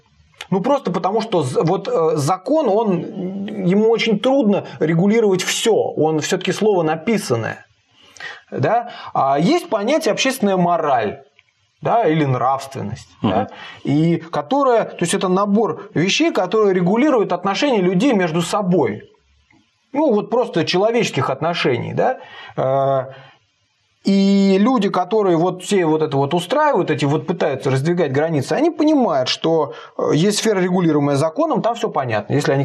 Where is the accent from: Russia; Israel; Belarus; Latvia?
Russia; Moscow; ну, я сам москвич